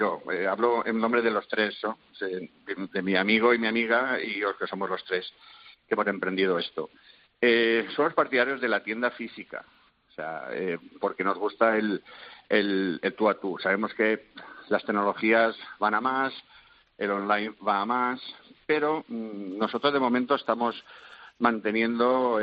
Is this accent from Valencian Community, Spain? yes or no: yes; Alcoy, Valencian Community, Spain; tampoco voy a apoyos en administraciones como en de donde somos nosotros, que somos de Alcoy, y no hay apoyos tampoco